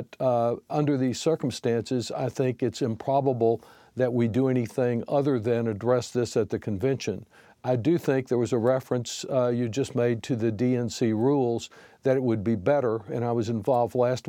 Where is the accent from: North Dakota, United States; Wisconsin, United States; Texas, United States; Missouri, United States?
Texas, United States; I expect that to happen tonight in my home state of Texas when I participate in the delegation meeting.